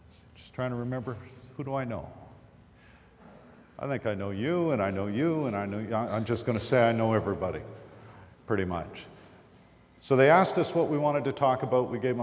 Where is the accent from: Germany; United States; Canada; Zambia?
Canada; Now, I'm Canadian, so that doesn't really count.